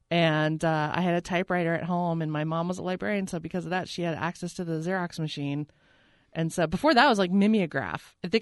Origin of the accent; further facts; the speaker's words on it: Fort Collins, Colorado, United States; I grew up in Fort Collins, Colorado, Kansas and Colorado. It's where I grew up.